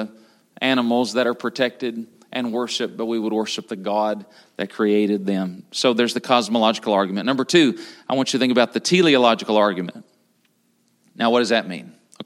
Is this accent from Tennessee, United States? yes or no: yes; Tennessee, United States; I'm from Tennessee, I should not struggle with that.